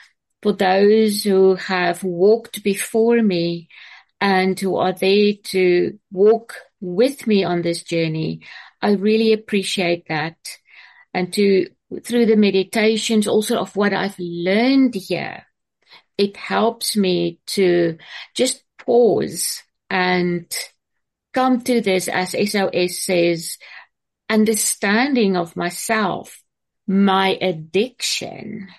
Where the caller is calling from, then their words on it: South Africa; compulsive overeater. I'm joining from South Africa today.